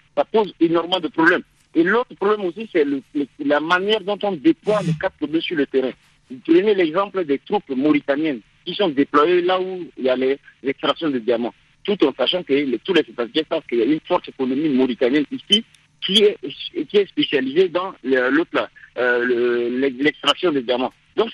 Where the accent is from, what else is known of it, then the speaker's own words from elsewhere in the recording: Central African Republic; vous savez bien que moi je suis en Centrafrique, je suis centrafricain